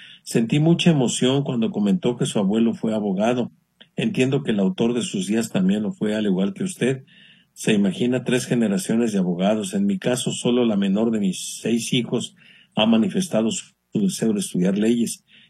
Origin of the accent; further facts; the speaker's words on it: Jalisco, Mexico; yo vengo de Jalisco, allá en Jalisco somos buenos para las enchiladas.